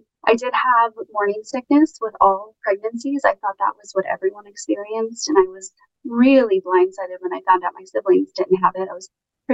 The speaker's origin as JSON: {"language": "English", "town": "Kansas City", "region": "Missouri", "country": "United States", "tie": "born or raised there", "said": "Originally, I'm here from the Midwest. Kansas City is my hometown, born and raised."}